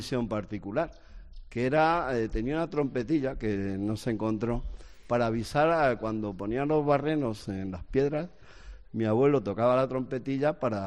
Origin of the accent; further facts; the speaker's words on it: Madrid, Community of Madrid, Spain; born there; No, yo ya nací en Madrid.